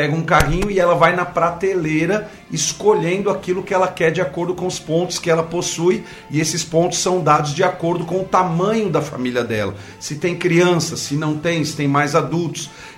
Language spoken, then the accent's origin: Portuguese; São Paulo, Brazil; now in Sorocaba, Brazil; eu sou de São Paulo, capital.